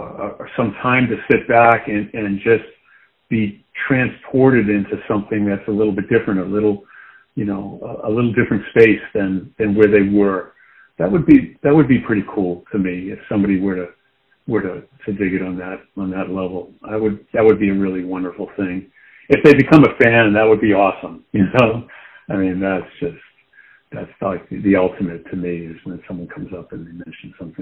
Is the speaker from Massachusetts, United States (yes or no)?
yes; Boston, Massachusetts, United States; even though I grew up in Boston and the Red Sox, you know, were the team.